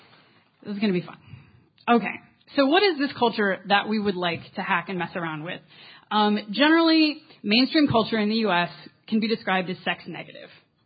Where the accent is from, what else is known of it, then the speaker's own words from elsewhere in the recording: Midwest, United States; I grew up in the Midwest, and you, of course, these days you get a lot of abstinence-only programs